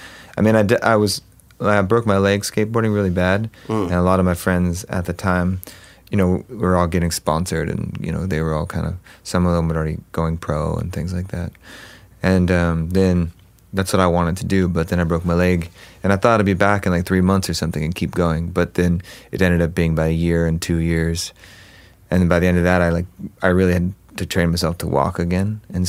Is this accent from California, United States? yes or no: yes; Huntington Beach, California, United States; Well, I grew up in Orange County, so Huntington Beach and mm-hmm. in that area. So, you know, just outside of it.